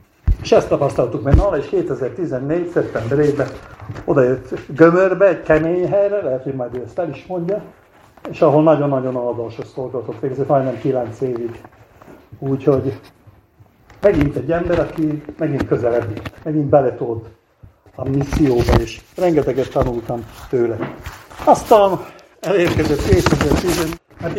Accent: Slovakia; Valaki ezt úgy gondolja, hogy mi ott ma szlovákok vagyunk.

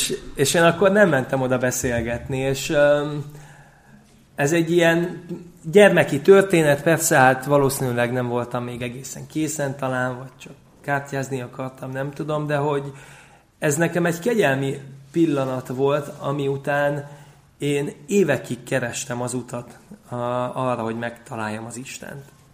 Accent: Balatonfüred, Veszprém County, Hungary; Balatonfüredről származom, és édesapám is lelkész volt ott Füreden

